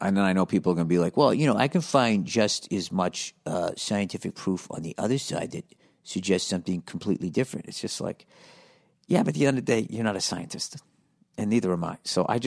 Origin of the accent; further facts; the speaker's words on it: Tunisia; I'm from Tunisia.